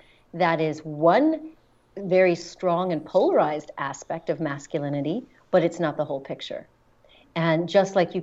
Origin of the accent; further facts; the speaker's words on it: United States; That now me as an American living outside of the country